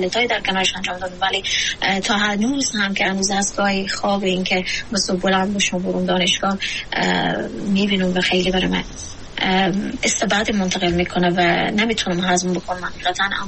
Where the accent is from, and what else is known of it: Afghanistan